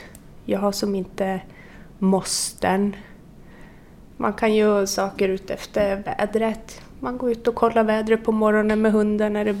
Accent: Jukkasjärvi, Norrbotten County, Sweden; jag är född och uppvuxen här uppe i Jukkasjärvi.

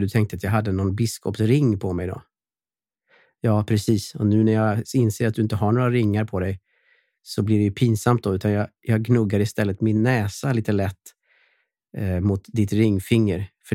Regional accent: Borås, Västra Götaland County, Sweden; Jag kommer från Borås. Och i Borås har vi tre saker som vi ägnar oss åt.

